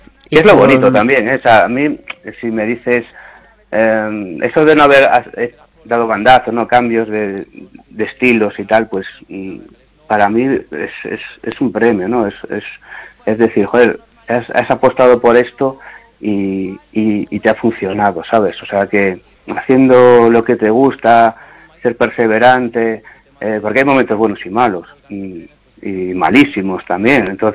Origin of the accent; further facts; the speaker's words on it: A Coruña, Galicia, Spain; soy de Coruña, pero no me dedico a pintar Coruña